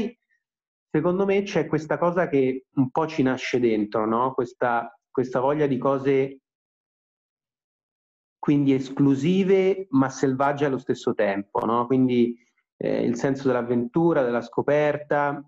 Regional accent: Rome, Lazio, Italy; moved away as an adult; now in Milan, Italy; io sono romano e quindi sono sempre stato abituato all'Appennino, alle montagne, diciamo ai paesaggi movimentati, no?

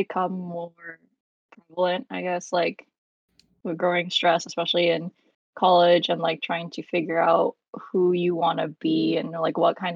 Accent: California, United States; I'm from Southern California.

